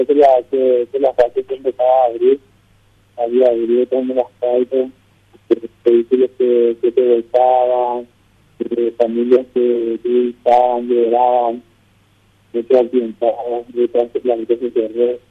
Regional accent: Paraguay; nosotros como paraguayos no estamos acostumbrados a estas cosas. Porque nosotros en Paraguay nunca hemos vivido una situación así.

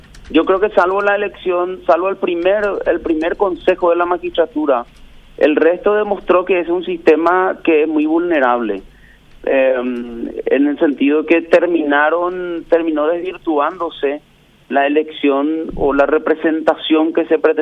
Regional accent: Paraguay

